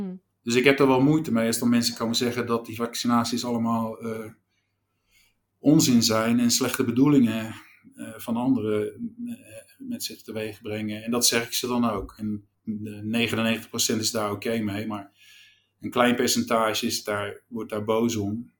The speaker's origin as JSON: {"language": "Dutch", "country": "Netherlands", "said": "Nou, kijk, wat ik zeg, ik ben Hollander"}